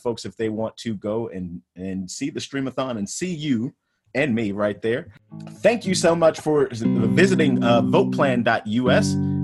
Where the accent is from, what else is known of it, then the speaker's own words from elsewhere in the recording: Midwest, United States; now in Chicago, United States; Yeah, because see, I'm from the Midwest. I'm in Chicago right now, and we grill our steaks when we grill them.